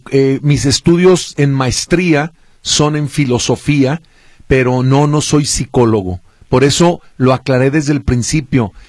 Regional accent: Mexico; Idiosincrasia y una historia completa de nuestra vida como mexicanos

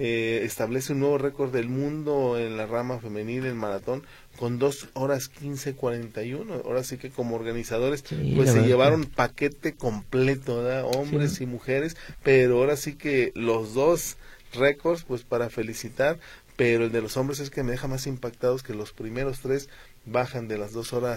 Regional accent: Guadalajara, Jalisco, Mexico; nosotros que somos de Guadalajara y tenemos la oportunidad de ir seguido a Chapala

